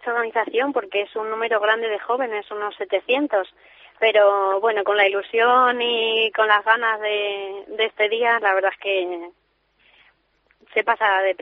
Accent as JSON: {"language": "Spanish", "town": "Ciudad Real", "region": "Castilla-La Mancha", "country": "Spain", "said": "Yo soy de Ciudad Real, sí."}